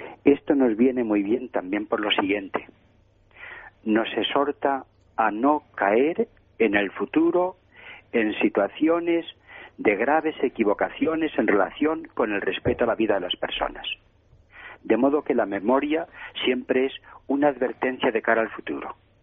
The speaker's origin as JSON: {"language": "Spanish", "country": "Spain"}